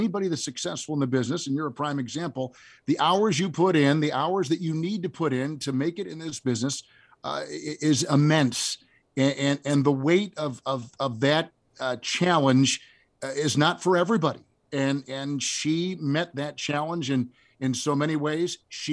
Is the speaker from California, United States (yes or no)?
no; Green Bay, Wisconsin, United States; Well, I grew up in Green Bay, and there's an area north of Green Bay, about 80 miles.